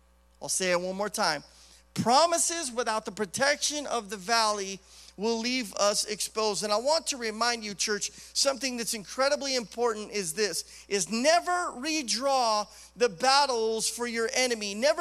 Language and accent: English; Idaho, United States; Almost like 90-something percent of all the lumber that's produced in the United States comes out of my home state, Idaho.